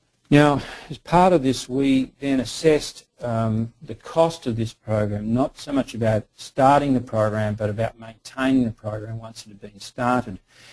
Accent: Melbourne, Victoria, Australia; So in Australia, in particular in my hometown of Melbourne, Victoria, we just got a grant

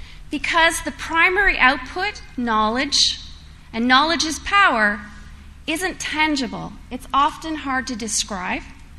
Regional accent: Ontario, Canada; I'm from Ontario and near Toronto, so very close to the epicenter of SARS.

